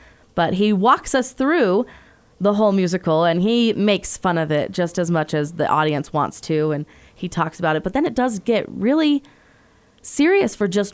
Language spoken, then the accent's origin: English; Utah, United States; also born or lived in Blanding, Utah; Yeah, so I'm actually from Utah County. My husband and I both grew up there. And then for the past 10 years, I've been teaching in Blanding at San Juan High School.